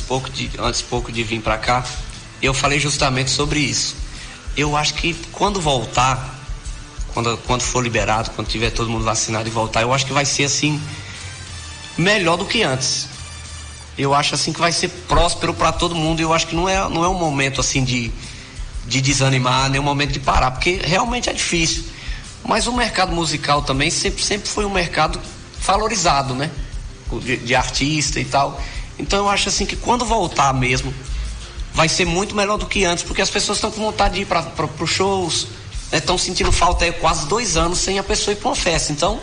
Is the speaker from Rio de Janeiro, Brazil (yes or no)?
no; Campo Formoso, Bahia, Brazil; Como todo mundo sabe, eu nasci no interior, no Alagadiço ali, interior daqui de Campo Formoso.